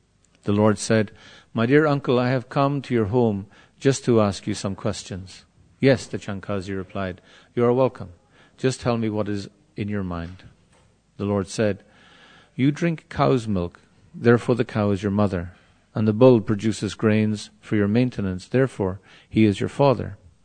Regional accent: Ireland; I'm from Ireland

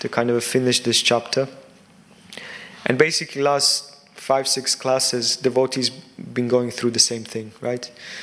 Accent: Slovakia; English is a second language; I'm from Slovakia, so there are always some kind of political disturbances there happening.

